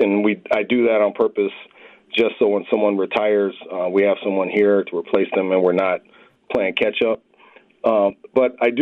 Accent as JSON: {"language": "English", "town": "Minneapolis", "region": "Minnesota", "country": "United States", "tie": "born or raised there", "said": "I mean, I grew up in Minneapolis, over in North Minneapolis. My family still lives over there."}